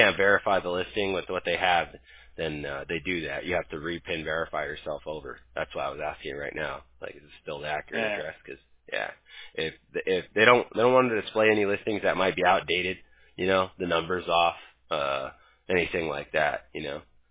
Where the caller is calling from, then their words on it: California, United States; Yeah, so that means I'm calling you from California.